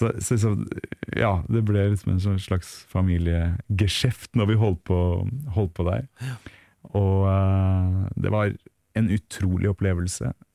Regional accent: Tønsberg, Vestfold, Norway; hjemme i Tønsberg på det lille teatret

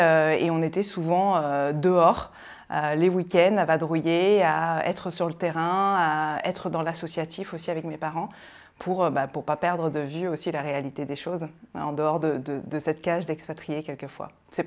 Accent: N'Djamena, Chad; also born or lived in Rochefort-sur-Mer, France; mes parents sont partis en Afrique pour vivre une expatriation et je suis arrivée à 3 mois au Tchad, à N'Djamena exactement.

